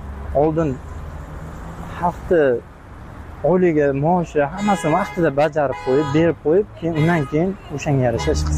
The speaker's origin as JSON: {"language": "Uzbek", "region": "Kashkadarya Region", "country": "Uzbekistan", "said": "Biz o'zim Qashqadaryodanman."}